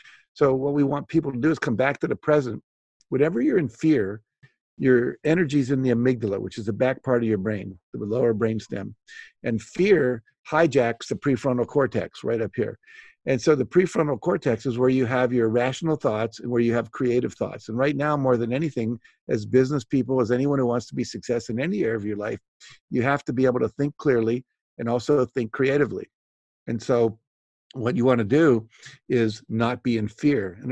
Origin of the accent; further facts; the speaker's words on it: West Virginia, United States; I grew up in West Virginia.